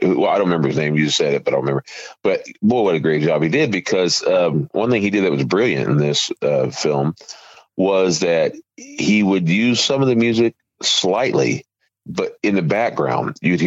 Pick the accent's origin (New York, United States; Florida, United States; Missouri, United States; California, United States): Missouri, United States; Independence; And they said, whereabouts … I grew up in Independence.